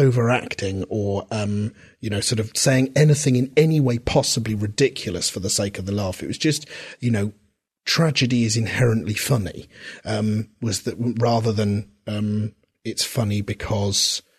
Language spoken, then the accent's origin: English; Reading, South East England, United Kingdom; when I was a kid growing up in Reading, she was really weird. And that seemed very much something that you weren't meant to do in Reading.